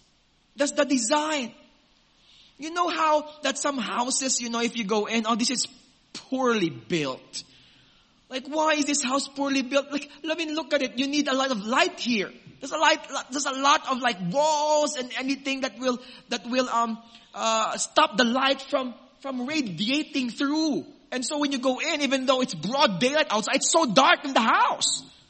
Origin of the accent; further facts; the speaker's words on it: Philippines; now in Australia; because as a Filipino, I only see in pictures and videos.